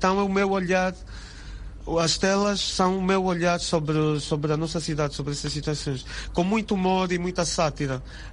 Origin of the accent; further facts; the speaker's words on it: Luanda, Angola; Eu cresci quase toda a minha vida, tirando uns anos ou os outros que me afastei, mas cresci sempre na Baixa de Luanda